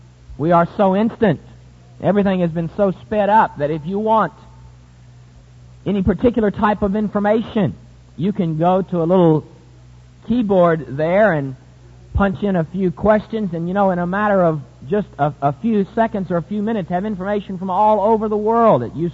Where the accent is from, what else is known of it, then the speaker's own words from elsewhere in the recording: Virginia, United States; I feel like I'm in the South. I'm from Virginia. They were mashed potatoes there.